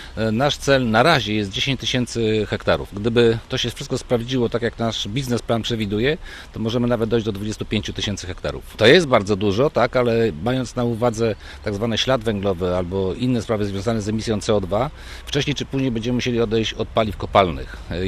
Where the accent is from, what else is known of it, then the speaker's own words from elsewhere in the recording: Kuyavian-Pomeranian Voivodeship, Poland; ja zresztą pochodzę z Borów Tucholskich